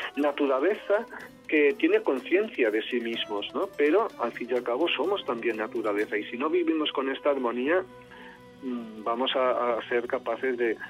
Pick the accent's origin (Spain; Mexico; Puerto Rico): Spain; Catalonia; yo soy catalán